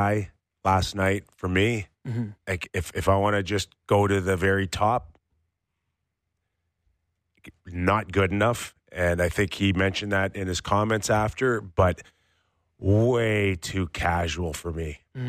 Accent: Toronto, Ontario, Canada; It is so typical of this city, my hometown, born and raised here, and it just seems like nothing's changed.

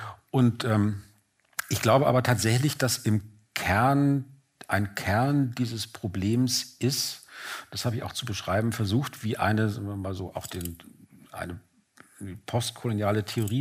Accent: Berlin, Germany; für meine Heimatstadt Berlin sprechen darf

